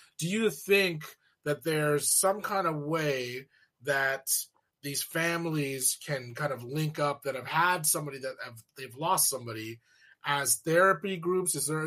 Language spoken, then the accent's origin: English; Arcadia, California, United States; And I grew up in Arcadia, so I'm like 5 miles just east of Pasadena.